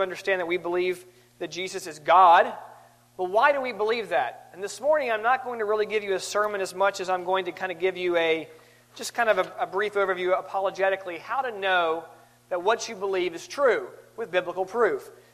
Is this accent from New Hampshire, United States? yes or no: no; Georgia, United States; I'm from Georgia, and you know, some of us talk slow and some of us talk fast. But either way, we talk in the King's English